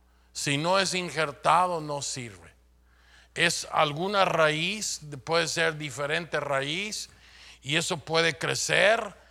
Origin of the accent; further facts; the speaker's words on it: Chihuahua, Mexico; mi esposa y yo venimos del estado de Chihuahua en México